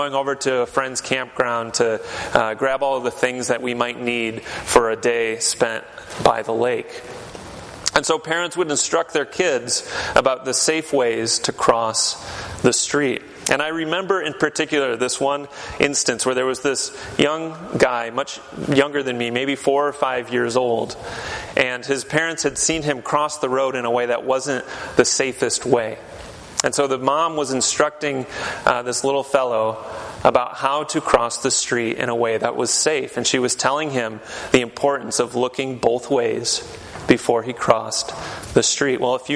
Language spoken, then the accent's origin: English; Michigan, United States; When I was a kid, growing up in West Michigan, for a period of time, every summer, my family and I and my brothers, we would go camping